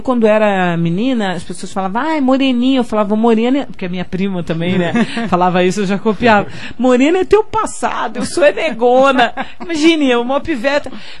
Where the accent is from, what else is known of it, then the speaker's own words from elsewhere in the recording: Rio de Janeiro, Brazil; moved away as an adult; Porque eu sou carioca, então... Mas eu vim pra cá com 19 anos, né? Na década de 80. Só que no Rio, a gente tem interatividade